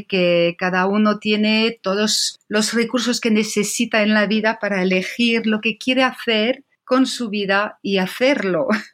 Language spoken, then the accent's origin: Spanish; France; Spanish is a second language; moved away as an adult; now in Madrid, Spain; entonces francesa, llevo ya casi 20 años en Madrid